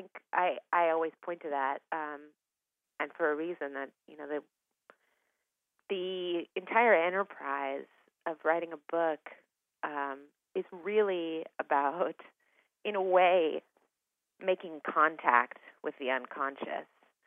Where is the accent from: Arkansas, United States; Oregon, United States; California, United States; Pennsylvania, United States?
Oregon, United States; Eugene; I mean, I grew up in Eugene, Oregon, I should say, which is, you know, it was a very sweet place to be a child.